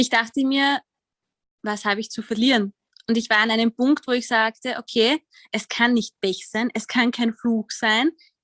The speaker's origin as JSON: {"language": "German", "country": "Austria", "said": "ich bin Österreicherin, wie man wahrscheinlich hört, und bin 30 Jahre"}